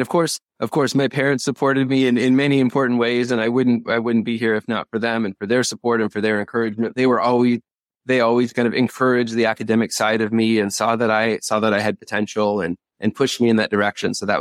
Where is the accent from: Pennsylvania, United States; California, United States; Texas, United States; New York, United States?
California, United States; San Diego; I grew up in San Diego and he took the class to the Salk Institute for biological research.